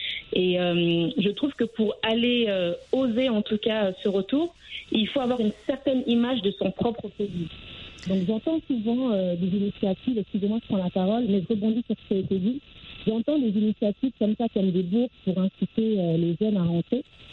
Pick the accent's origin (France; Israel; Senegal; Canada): France; also born or lived in Guinea; moi je suis née en Guinée, mais c'est vrai que j'ai fait la majorité de ma vie en France, avec des parents qui étaient très très attachés à leur pays d'origine, à leur pays.